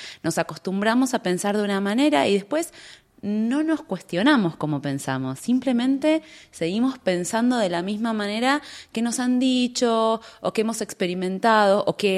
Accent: Buenos Aires, Argentina; now in Miami, United States; Sí, soy de Buenos Aires y vivo acá en Miami ya hace 5 años.

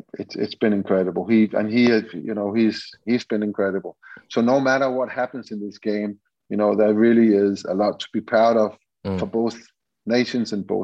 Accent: Denmark; born there; English is a second language; my country is Denmark. I was born in Denmark, so I will support them today.

